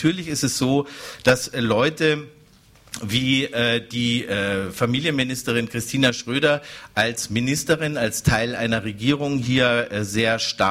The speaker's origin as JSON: {"language": "German", "region": "Bavaria", "country": "Germany", "tie": "born or raised there", "said": "Jemand, der wie ich unter Franz Josef Strauß aufgewachsen ist in Bayern"}